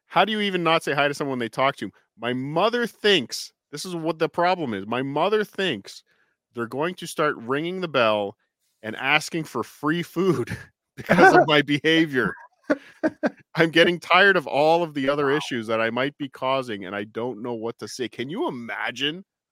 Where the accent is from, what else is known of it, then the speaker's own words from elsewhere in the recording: United States; No, I'm American. We say, hey, give me one of these.